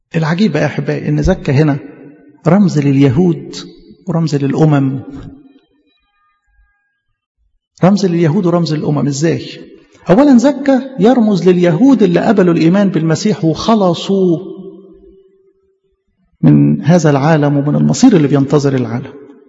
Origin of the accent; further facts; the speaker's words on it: Egypt; عشان كده ما نستغربش انه بلدنا مصر يعني من اكتر البلدان اللي قبلت